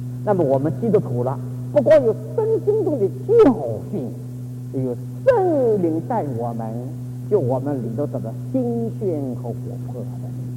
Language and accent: Chinese; Zhejiang, China; 我是浙江静海人，如果你们记忆没有忘记的话，全中国有四大佛教圣地，东边的普陀是在我们家乡的。我在静海两岁住的